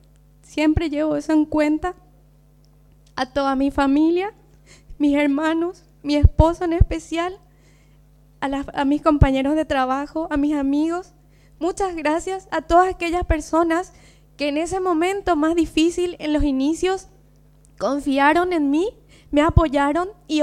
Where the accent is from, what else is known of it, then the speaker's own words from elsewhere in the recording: Paraguay; no solo a nivel personal, también como deportista y como paraguaya.